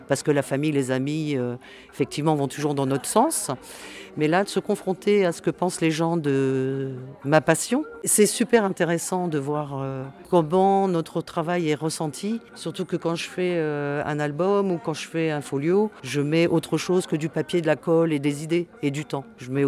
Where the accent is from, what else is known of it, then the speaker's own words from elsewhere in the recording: Paris, Île-de-France, France; also born or lived in Réunion; alors moi, je viens de Paris. Voilà, j'ai habité 2 ans à La Réunion.